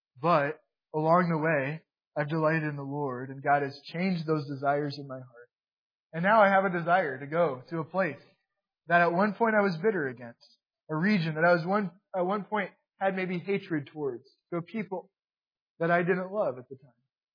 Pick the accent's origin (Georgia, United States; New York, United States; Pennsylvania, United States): New York, United States; New York City; I was telling her about my past growing up in New York City